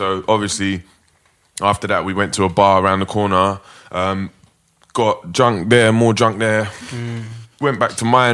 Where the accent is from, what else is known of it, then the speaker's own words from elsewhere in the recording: England, United Kingdom; we're all English and loud and drunk